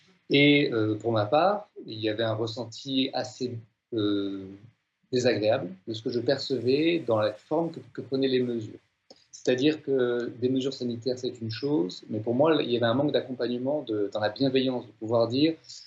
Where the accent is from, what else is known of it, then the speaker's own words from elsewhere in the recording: Strasbourg, Grand Est, France; also born or lived in Paris / South-West France; now in Brussels, Belgium; Je suis un Strasbourgeois qui est tombé amoureux de Bruxelles. Après passer plusieurs années en France, à Strasbourg, mais aussi entre Strasbourg, Paris ou le Sud-Ouest